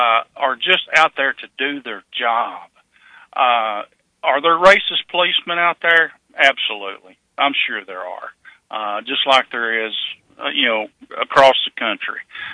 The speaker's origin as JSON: {"language": "English", "region": "the South", "country": "United States", "tie": "born or raised there", "said": "Well, you know, I grew up in the South, in my little hometown. I didn't see a black person until I got to high school."}